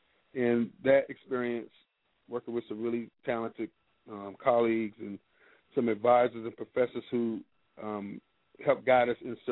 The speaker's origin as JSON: {"language": "English", "town": "Washington", "region": "District of Columbia", "country": "United States", "tie": "born or raised there", "said": "I grew up in Washington, D.C."}